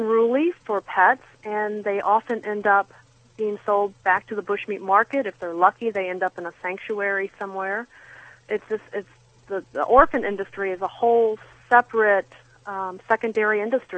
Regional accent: Missouri, United States; here in my home state of Missouri

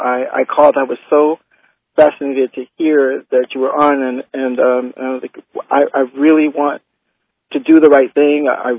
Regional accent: New York, United States; now in Tampa, United States; I'm now live in Tampa. I was originally from New York.

